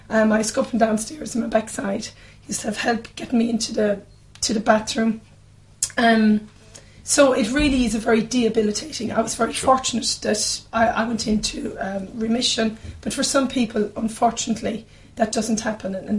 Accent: Ireland; now in England; obviously, you can detect, I'm not Kentish, I'm from Ireland. So none of my family were here.

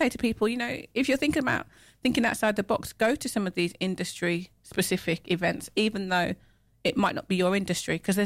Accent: Midlands, United Kingdom; accent: Midland; My Midland accent.

